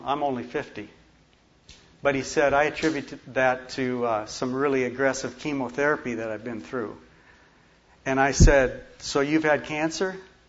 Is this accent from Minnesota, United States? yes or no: yes; Minnesota, United States; I grew up in South Central Minnesota in a small town, and I believed in God growing up.